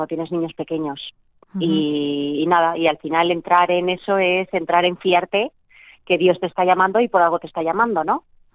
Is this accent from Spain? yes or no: yes; Spain; Vivimos en un barrio, pues nosotros somos los únicos europeos, bueno, nosotros y una chica que vive también en nuestra calle, que también es española.